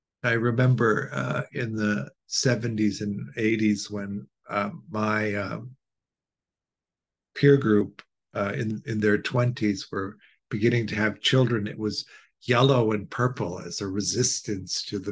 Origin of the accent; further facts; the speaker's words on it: Chicago, Illinois, United States; I grew up in Chicago, and Chicago was a two-paper town.